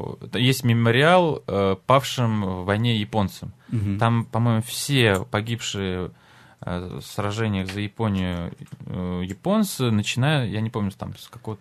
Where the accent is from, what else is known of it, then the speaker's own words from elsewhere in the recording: Sakhalin Oblast, Russia; born there; хотя я родился на Курильских островах